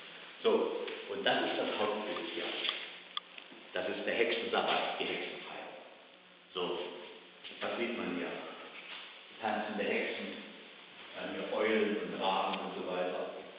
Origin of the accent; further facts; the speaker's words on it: Lower Silesian Voivodeship, Poland; in meiner Heimat, im Schlesischen, im Riesengebirge